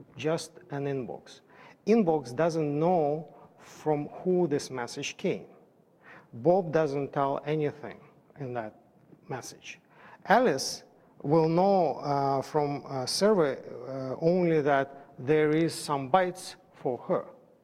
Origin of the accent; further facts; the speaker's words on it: Canada; Sorry, I'm Canadian, I'm floating here.